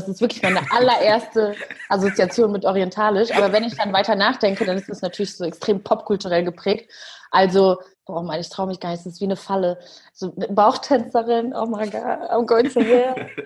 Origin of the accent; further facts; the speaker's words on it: Rwanda; now in Germany; Ich komme aus Ruanda, bin auch schon sehr lange in Deutschland